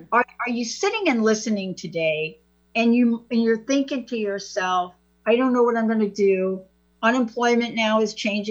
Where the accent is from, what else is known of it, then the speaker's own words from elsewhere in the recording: East Coast, United States; now in Seattle, United States; Well, we live in Seattle. That's it. Yeah, of course, I'm from the East Coast, and you all know that.